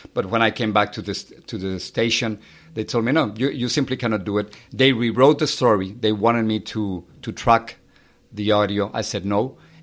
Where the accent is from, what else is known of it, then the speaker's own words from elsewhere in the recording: Mexico City, Mexico; I grew up in Mexico City. I have three brothers and a sister.